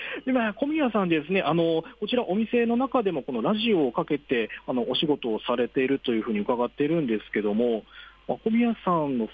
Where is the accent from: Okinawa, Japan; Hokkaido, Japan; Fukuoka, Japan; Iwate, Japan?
Fukuoka, Japan; 当初僕も福岡県の出身なので